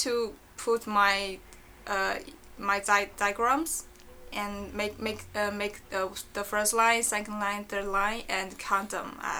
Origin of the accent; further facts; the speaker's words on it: China; first language Chinese; English is a second language; now in United States; now I'm in Queen's College. I'm a double major student in mathematics and economics, and I come from China.